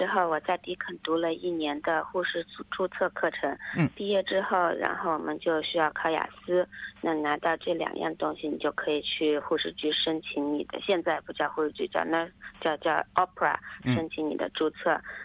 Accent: Chengdu, Sichuan, China; moved away as an adult; also born or lived in Tianjin; now in Melbourne, Australia; 我来自四川成都，我是在天津医科大学念的本科护士，然后毕业之后呢，我就来了墨尔本，现在在卡布林上班已经5年了。

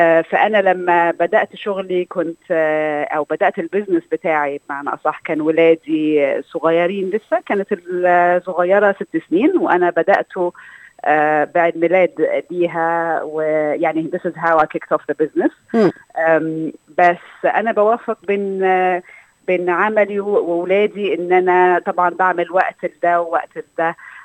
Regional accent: Cairo, Cairo Governorate, Egypt; moved away as an adult; now in Canberra, Australia; أنا وصلت من القاهرة لكامبرا في 2003، آخر 2003، وطبعا كأي مهاجرة عربية كان في صعوبة في الحصول على شغل في الأول

